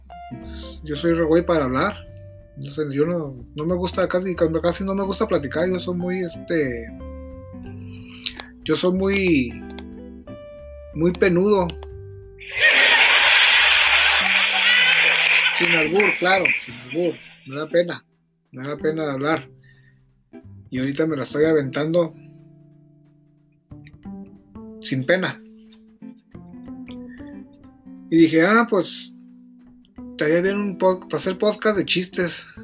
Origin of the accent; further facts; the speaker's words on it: California, United States; soy mexicano y nacido en Baja California Norte. Crecí en el sur de California.